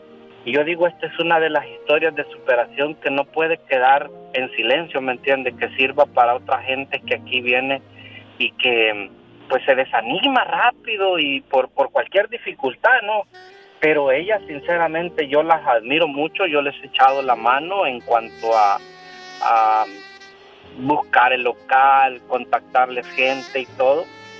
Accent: El Salvador; yo soy salvadoreño.

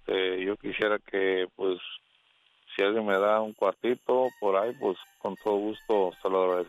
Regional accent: Michoacán, Mexico; De Michoacán.

